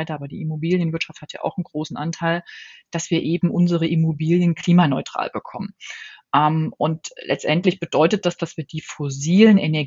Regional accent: Leipzig, Saxony, Germany; Also, ich sag mal, ich liebe natürlich immer noch meine Heimatstadt. Ja, Leipzig ist eine fantastische Stadt

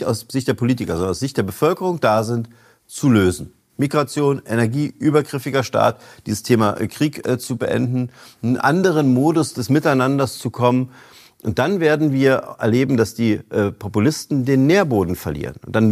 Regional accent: Görlitz, Saxony, Germany; aus meiner Jugend, ich komme aus Görlitz, haben wir immer über Breslau gesprochen.

